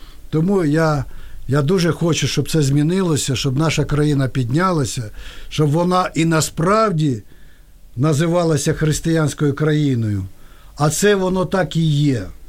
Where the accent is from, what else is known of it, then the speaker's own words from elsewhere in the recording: Kyiv, Ukraine; born there; Я люблю свою країну. Я народився в Києві.